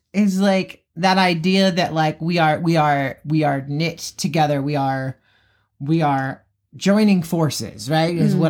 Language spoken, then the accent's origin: English; Mesa, Arizona, United States; And I grew up in Mesa, Arizona. I went to the same school the entire time, K-12